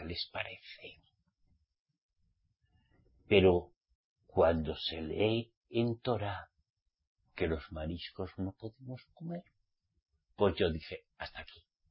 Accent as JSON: {"language": "Spanish", "country": "Spain", "said": "yo como español me encantaba el marisco."}